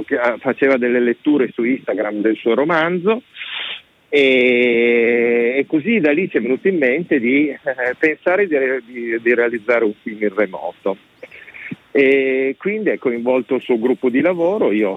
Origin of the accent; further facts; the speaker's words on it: Turin, Piedmont, Italy; Io sono di Torino, nato a Torino. Sì, e poi intorno ai 30 anni così sono piano piano iniziato a fare il pendolare a Roma